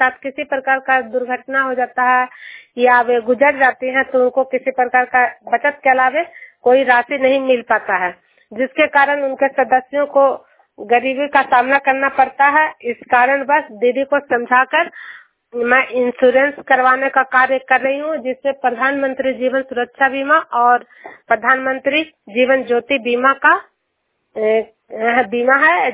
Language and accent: Hindi; Ajunar, Bihar, India; मैं नालंदा जिला हिलसा प्रखंड अजुनार गांव की निवासी हूँ